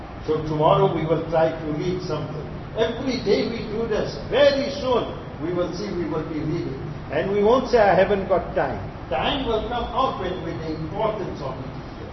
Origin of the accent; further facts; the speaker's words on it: South Africa; accent: South African; My accent is different, South African accent, you have Malaysian accent.